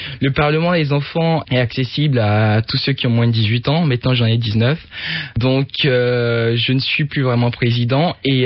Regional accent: Natitingou, Atakora, Benin; Non, moi je suis pas de Fifadji, moi je suis Natitengou, qui est une ville au nord du Bénin, à 600 km de Cotonou.

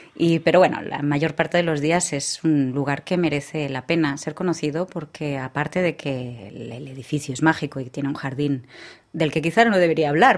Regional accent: Aragon, Spain; also born or lived in Catalonia; Soy muy cabezota aragonesa, que no dejo de ser, por muy catalana que me sienta.

